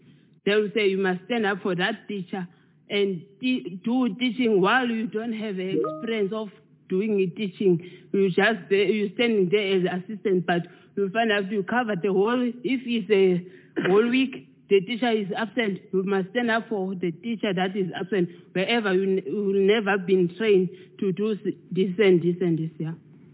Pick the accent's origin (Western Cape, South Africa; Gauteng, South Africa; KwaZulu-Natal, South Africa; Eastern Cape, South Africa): Western Cape, South Africa; Hout Bay; I'm from Hout Bay. I stand up for the youth from Hout Bay.